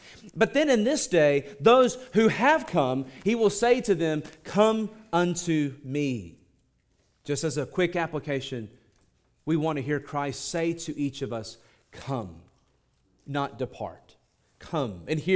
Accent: Birmingham, Alabama, United States; I grew up in Birmingham, Alabama, in closer to the city center as a kid my whole life.

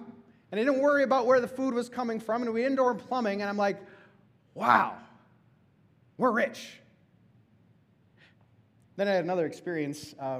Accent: El Paso, Texas, United States; born there; Because for me, I was born in El Paso, Texas.

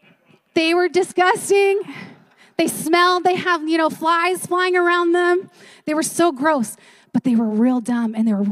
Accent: California, United States; I grew up in California.

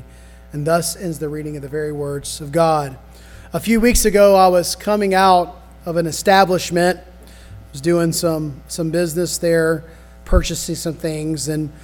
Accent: Tybee Island, Georgia, United States; And I thought, well, I grew up on Tybee.

